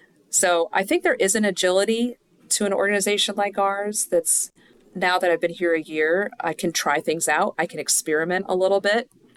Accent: Chicago, Illinois, United States; also born or lived in Pittsburgh / Ohio / California; I was born in Pittsburgh and all my extended family was always there growing up, but mostly grew up in Chicago, lived a little bit in Ohio and a little bit in California, but mostly in Chicago, which is where my dad was from.

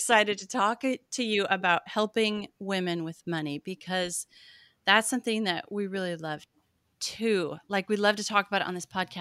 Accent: Montana, United States; Okay, I know you're Bonnie's friend, but you can be my BFF now too, because I'm from Montana.

